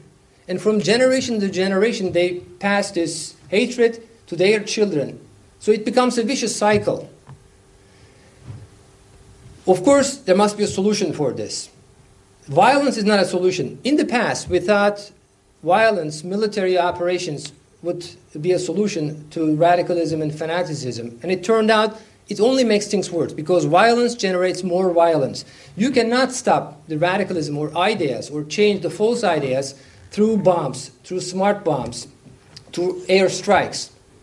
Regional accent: Turkey; I'm a neurosurgeon from Turkey.

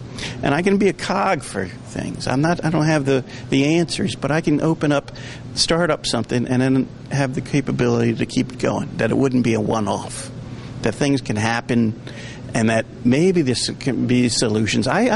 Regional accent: Baltimore, Maryland, United States; also born or lived in Northern Ireland; I'm from Baltimore, but I lived in Northern Ireland for 10 years.

